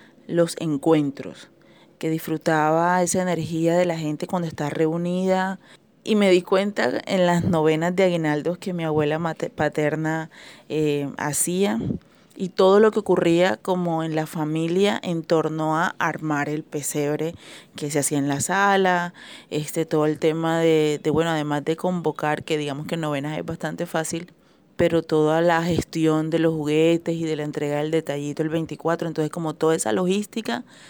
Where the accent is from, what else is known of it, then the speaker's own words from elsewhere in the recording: Caribbean Region, Colombia; soy una costeña de 34 años, nacida de una madre banqueña y un padre magangueleño.